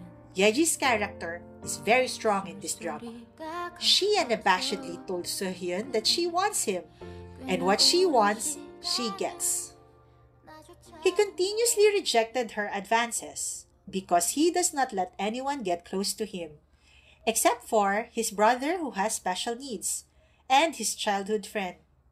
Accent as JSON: {"language": "English", "town": "Iloilo", "region": "Western Visayas", "country": "Philippines", "said": "Or in our family, because we are from Iloilo, we revert to Hiligaynon."}